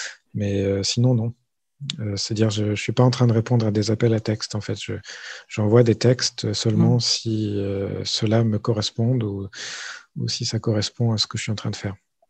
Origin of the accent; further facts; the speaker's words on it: Brussels, Brussels-Capital Region, Belgium; j'ai grandi à Bruxelles, pas loin d'un musée colonial, mais vraiment colonial